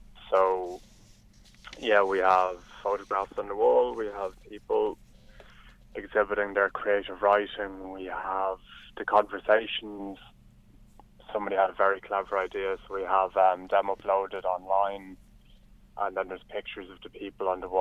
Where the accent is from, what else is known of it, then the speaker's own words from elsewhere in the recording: Leinster, Ireland; I'm from County Meath